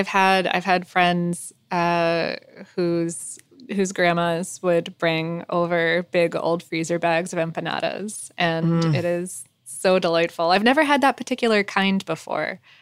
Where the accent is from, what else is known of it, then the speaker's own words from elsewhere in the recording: Ohio, United States; basically everyone where I grew up in Western Ohio has the same heritage.